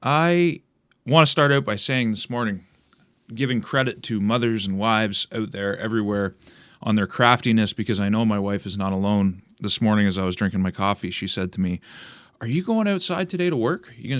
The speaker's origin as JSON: {"language": "English", "country": "Canada", "said": "Now, here I am in Canada speaking about the U.S. election. I'm doing whatever I can as a Canadian to try and wake Americans up"}